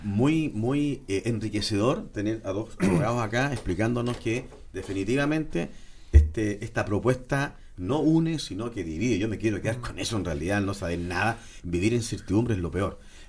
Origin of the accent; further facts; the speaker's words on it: Chile; vivimos todos en esta misma, nacimos en esta misma tierra. Somos chilenos aquí.